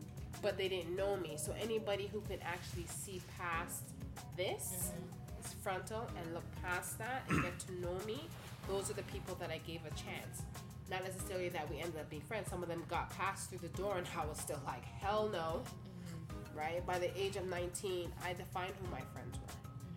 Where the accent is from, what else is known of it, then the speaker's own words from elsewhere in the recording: Toronto, Ontario, Canada; I grew up in Rexdale, and to me, that's where I formed all my genuine friendships.